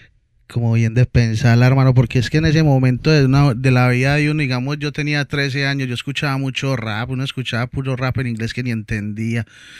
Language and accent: Spanish; Colombia; now in Miami, United States; Yo aquí en Miami, yo con la necesidad de estar, pues yo viajé, ya salí de Colombia y me di con la necesidad pues de como de estar bien en contacto con la gente de Colombia